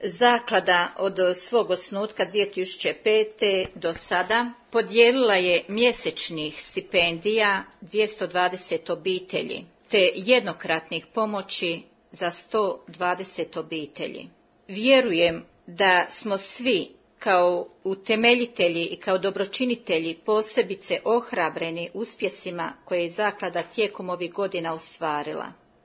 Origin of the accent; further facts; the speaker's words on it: Služanj, Federation of Bosnia and Herzegovina, Bosnia & Herzegovina; born there; Rođena sam u Hercegovini, selo Služanj, općina Čitluk, to je odmah uz susjedno selo do Međugorja.